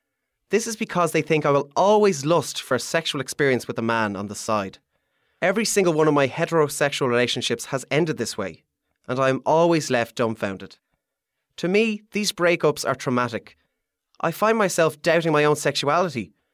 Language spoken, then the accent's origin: English; Ireland; I come from Ireland, which is still a very conservative country regarding LGBTQ issues.